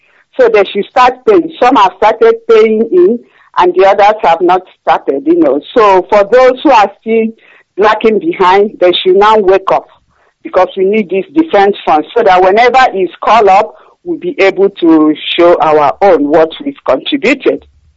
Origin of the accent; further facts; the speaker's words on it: Arochukwu, Abia, Nigeria; now in Germany; I'm from Achara Ihe Chiowa in Arochukwu, but I reside in Germany.